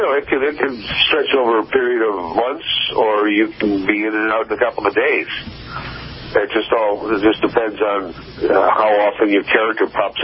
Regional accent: Bridgeport, Connecticut, United States; Bridgeport, Connecticut.

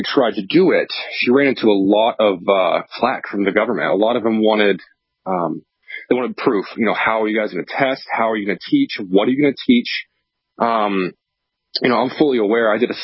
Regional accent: Plainfield, New Hampshire, United States; now in Utah, United States; I grew up in New Hampshire and married in New Hampshire inside Plainfield.

